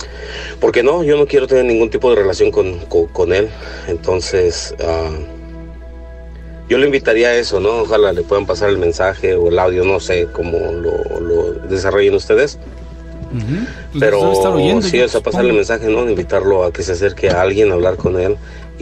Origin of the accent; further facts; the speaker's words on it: Cuernavaca, Morelos, Mexico; moved away; Yo soy de Cuernavaca, Morelos.